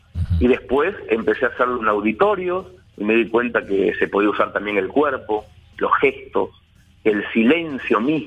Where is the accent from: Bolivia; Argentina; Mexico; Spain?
Argentina; Mercedes; Empecé a trabajar en periodismo a los 13 en el diario de mi pueblo.